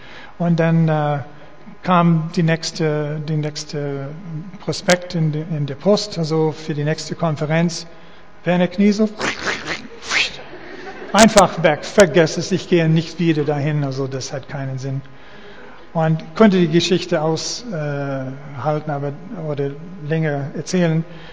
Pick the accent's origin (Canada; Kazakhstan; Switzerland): Canada; ich bin auch Kanadier